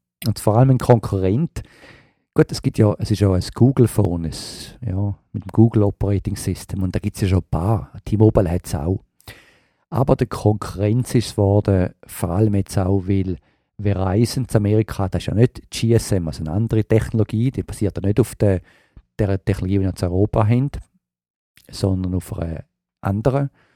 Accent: Switzerland; moved away; als Schweizer, wer geht schon auf New York Käseknöpfe essen? Aber für mich als Auslandsschweizer ist natürlich das schon immer etwas Gutes

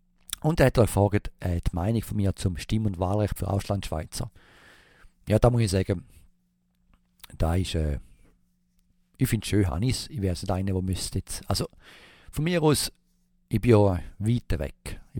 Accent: Switzerland; now in United States; Also ich fühle mich nach wie vor als Schweizer und auch wenn ich jetzt Amerikaner werde, dann bin ich im Urblut immer noch Schweizer

